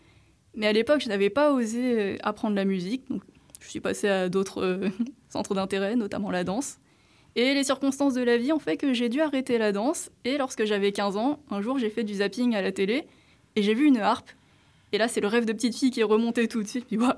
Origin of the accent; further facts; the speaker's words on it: Île-de-France, France; j'ai 31 ans. Je suis originaire de la Seine-Saint-Denis et je suis arrivée à Domfront en juillet 2024, c'est-à-dire il y a un an.